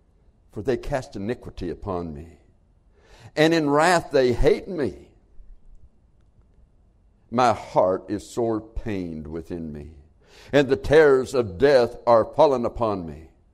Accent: United States; born there; I did not have a choice in being American. I was born here, but I'm glad I am.

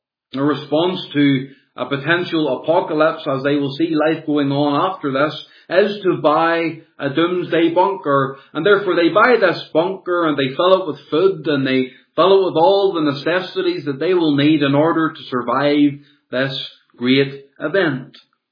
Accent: Portavogie, Northern Ireland, United Kingdom; I'll tell you a story about my hometown in Portavogie.

